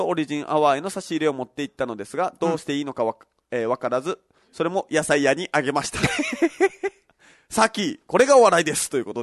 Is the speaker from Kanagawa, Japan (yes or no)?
no; Kagoshima, Japan; いや、僕まあもともと鹿児島出身で、うん、超田舎出身なんですよ、